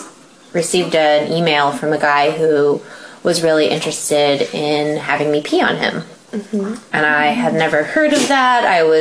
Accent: Midwest, United States; moved away as an adult; So I'm originally from the Midwest, and I moved to the Bay Area when I was 19.

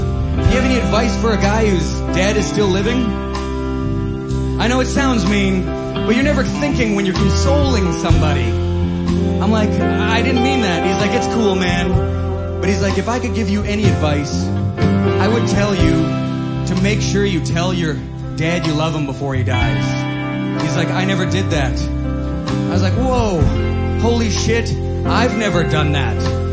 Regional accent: Winnipeg, Manitoba, Canada; but we're from Winnipeg.

